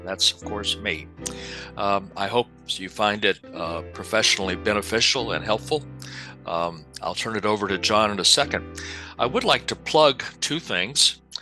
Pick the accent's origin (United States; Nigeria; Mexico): United States; Georgia; also born or lived in California; And I was about 6 years old when we moved from California to Georgia.